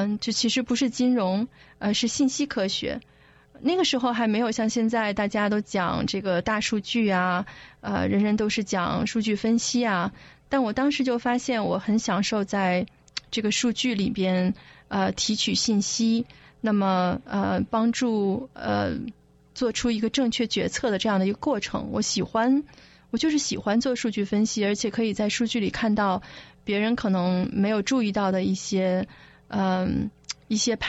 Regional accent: Harbin, Heilongjiang, China; 好的，从小开始吧，哈，我是哈尔滨人

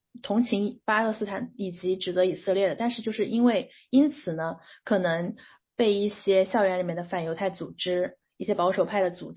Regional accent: China; now in United States; 其实作为中国人的话， 尤其是一名在美国留学生

